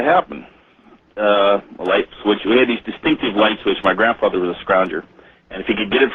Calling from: Sacramento, California, United States; Oh, I'm fine. I'm calling from Sacramento.

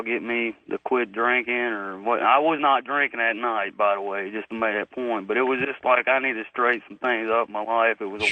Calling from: Cressy, Florida, United States; I'm from Cressy, Florida.

